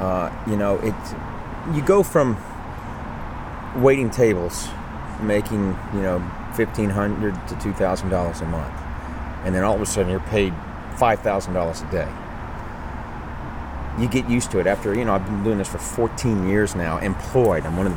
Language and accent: English; Metairie, Louisiana, United States; also born or lived in Crowley, Louisiana; I was born in Crowley, Louisiana, and I was raised in Metairie.